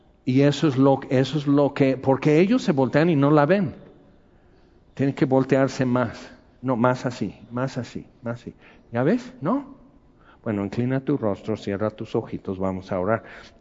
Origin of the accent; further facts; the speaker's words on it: Mexico; pues yo soy mexicano.